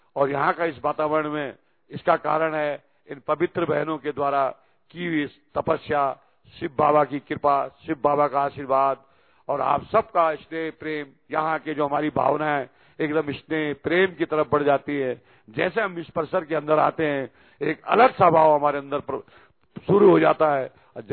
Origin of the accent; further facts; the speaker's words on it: Uttarakhand, India; मैं उत्तराखंड की धरती से आता हूं और उत्तराखंड तो वैसे भी आध्यात्मिक धरती है, धार्मिक धरती है।